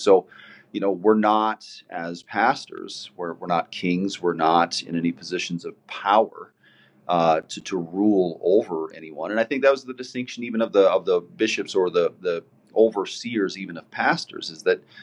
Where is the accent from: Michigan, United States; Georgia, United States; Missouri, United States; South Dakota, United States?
South Dakota, United States; you know, born and raised in South Dakota